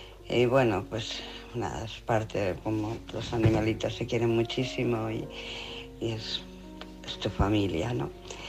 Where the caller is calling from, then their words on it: Barcelona, Catalonia, Spain; de Barcelona.